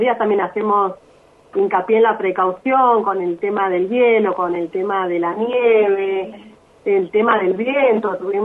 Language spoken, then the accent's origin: Spanish; Buenos Aires, Argentina; Yo soy de Buenos Aires